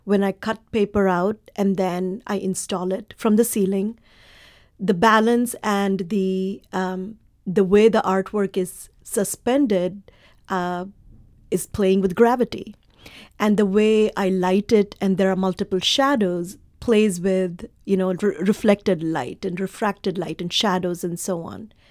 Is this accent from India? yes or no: yes; India; born there; And I was born in India, and there were these beautiful mythological stories that were printed as comic books in India.